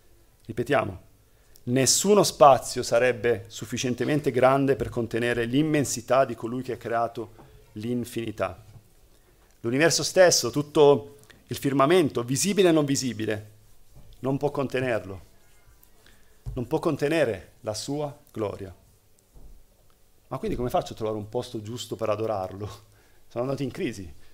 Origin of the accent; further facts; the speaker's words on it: Apulia, Italy; moved away as an adult; Quando ero ragazzo, fino a 19 anni, sono vissuto in Puglia, sul Gargano, ed è un posto molto ventoso. E quando si tornava a casa a piedi, e noi abitavamo fuori paese